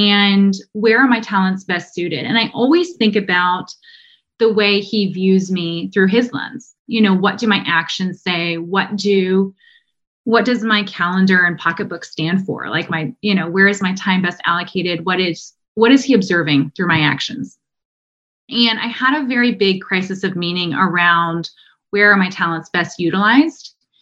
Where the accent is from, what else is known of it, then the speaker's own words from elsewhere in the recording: Ohio, United States; acquiring materials for the largest contractor in Ohio. They're called Kokozi Construction, based out of my hometown.